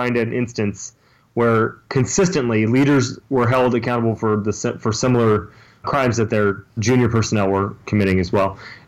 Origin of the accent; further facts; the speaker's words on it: Bakersfield, California, United States; I grew up in Bakersfield, California, and I joined the Navy from there, and I spent 12 years in the Navy.